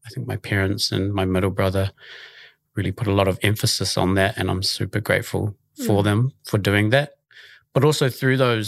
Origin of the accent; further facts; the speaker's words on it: Auckland, New Zealand; Thank you for the introduction. I'm from Auckland originally, born and raised in Mount Albert in Sandringham, but I whakapapa to the Hauraki region and to Ngāti Tamatera.